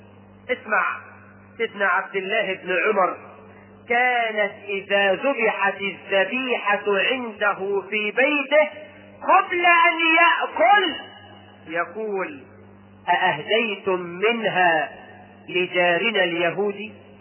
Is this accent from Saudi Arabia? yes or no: no; Egypt; احنا كمصريين